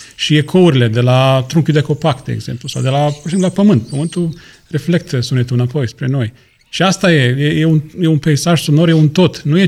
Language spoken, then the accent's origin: Romanian; Miroslovești, Iași County, Romania; tot rădăcinile mele, toți acolo la Neamț, la Iași sunt, în Miroslovești, în satul în care am crescut